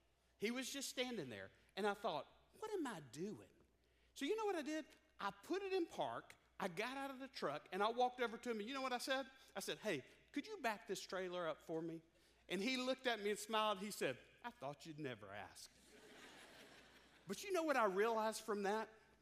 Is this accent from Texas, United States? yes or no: no; Mobile, Alabama, United States; I grew up in Mobile, Alabama. And in Mobile, I loved being in Mobile